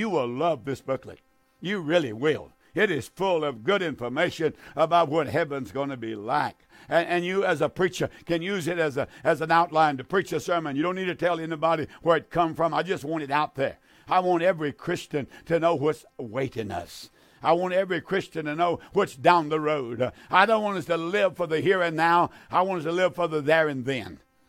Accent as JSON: {"language": "English", "country": "United States", "said": "I'm an American. I love my nation. I love my nation. I'm American to the core."}